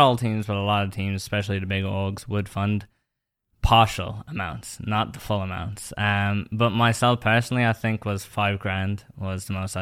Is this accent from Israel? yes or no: no; Ireland; accent: three accents with American twang; growing up in Ireland